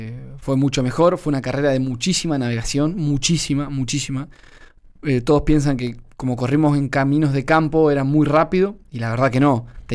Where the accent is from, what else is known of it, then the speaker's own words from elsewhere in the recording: Neuquén, Argentina; siendo el único argentino, también fui el segundo mejor argentino